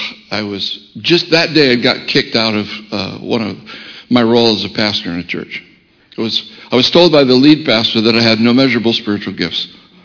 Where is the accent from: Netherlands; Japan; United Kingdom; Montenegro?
Japan; now in United States; I remember coming to the States. I was born and raised in Japan. I'm a missionary kid. I came in 1970.